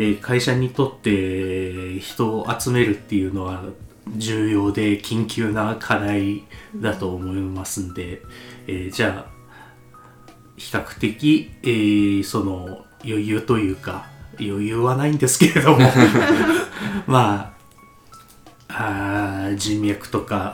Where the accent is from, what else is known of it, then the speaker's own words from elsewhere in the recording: Hokkaido, Japan; まあ北海道出身でして、北海道の、まあ、某大学を二浪一流して卒業しまして